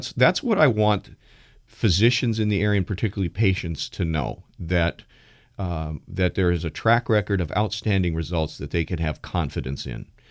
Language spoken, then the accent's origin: English; Los Angeles, California, United States; now in Washington, United States; So we grew up in Los Angeles. We have a little bit of a soft spot for the Dodgers, but you know, we came here and we moved here only a year after the Nationals came to town.